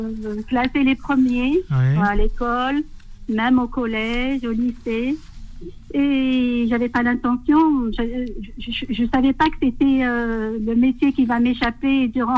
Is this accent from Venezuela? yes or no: no; Algiers, Algiers Province, Algeria; je suis née à Alger, j'ai grandi à Alger Centre.